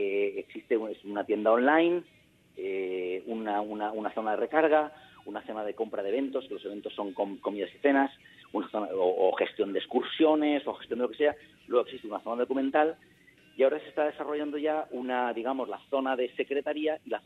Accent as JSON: {"language": "Spanish", "town": "Mislata", "region": "Valencian Community", "country": "Spain", "said": "yo soy de Mislata, con lo cual somos vecinos."}